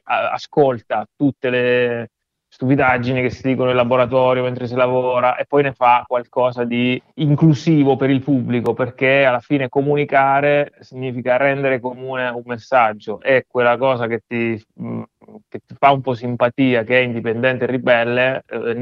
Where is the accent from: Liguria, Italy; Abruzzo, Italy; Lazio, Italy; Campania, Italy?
Abruzzo, Italy; now in Bologna, Italy; io bolognese d'adozione, sono abruzzese di origine, sì, però sono venuto qui a studiare